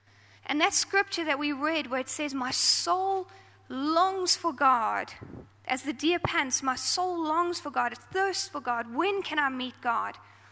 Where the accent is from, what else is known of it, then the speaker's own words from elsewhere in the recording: South Africa; I grew up in South Africa, and I grew up in a very Pentecostal, charismatic home where God was the center of everything we did.